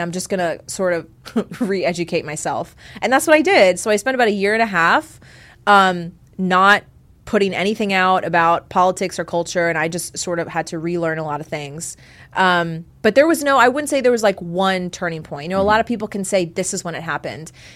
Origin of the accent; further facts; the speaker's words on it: Georgia, United States; I grew up in South Georgia outside Savannah in a very small town with one stoplight, like 10 churches anywhere.